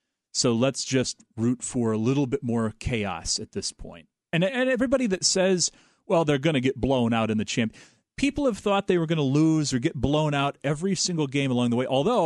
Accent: Chicago, Illinois, United States; You know exactly what I mean. I'm from Chicago.

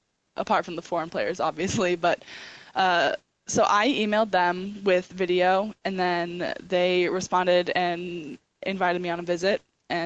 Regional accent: Orlando, Florida, United States; I'm from Florida

